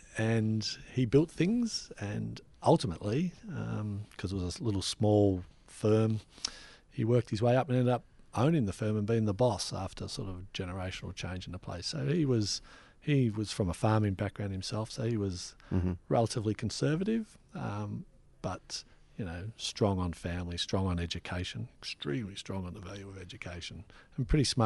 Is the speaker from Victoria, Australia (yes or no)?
yes; Mornington, Victoria, Australia; I was born in the Mornington Bush Nursing Hospital, as it then was.